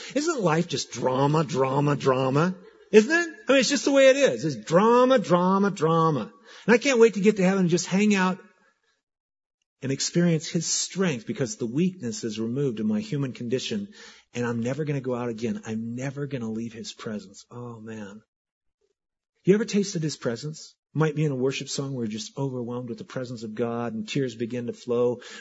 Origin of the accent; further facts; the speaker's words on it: Filer, Idaho, United States; my hometown of Filer, Idaho. You guys are familiar with Filer. It's the vacation capital of Idaho. Little farm community, 1,800 people down by Twin Falls. I always say I'm from Twin Falls because nobody knows where Filer's at.